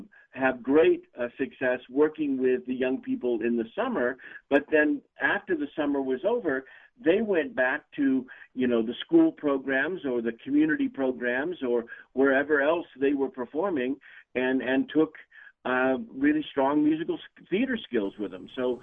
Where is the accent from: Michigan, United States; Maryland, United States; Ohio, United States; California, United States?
California, United States; Hemet; And in the town we grew up in Southern California, my dad was the high school baseball coach in Hemet, California for 28 years.